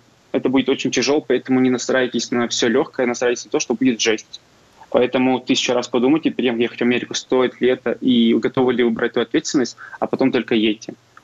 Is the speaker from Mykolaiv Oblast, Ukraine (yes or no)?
no; Crimea, Ukraine; я крымский татарин, я не татарин, не из Татарстана, я не турок, я не украинец, я не русский, я крымский татарин.